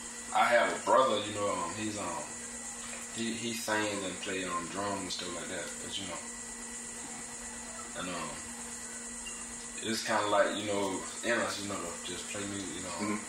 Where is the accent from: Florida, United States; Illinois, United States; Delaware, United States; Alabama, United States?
Florida, United States; Boca Raton; also born or lived in Pompano Beach; now in Jacksonville, United States; Yeah, I grew up on Boca Raton. I stayed there for a long time, you know, until I was about, I think, 10. And we stayed there. And, let me see. We went to Pompano Beach, Florida.